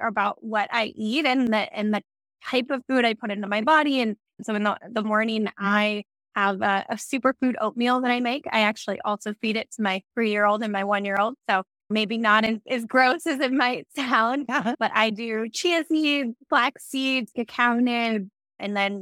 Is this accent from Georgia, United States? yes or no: no; California, United States; I think especially growing up in the Bay Area, you think of those as being very polarity.